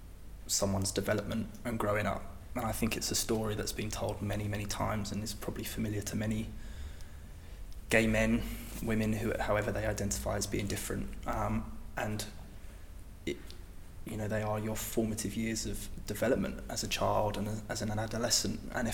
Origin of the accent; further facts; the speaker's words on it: Basildon, East of England, United Kingdom; I grew up around that area in a place called Langdon Hills, which is just part of the Basildon suburb, and then later went to school on Canvey Island, which is again in Essex.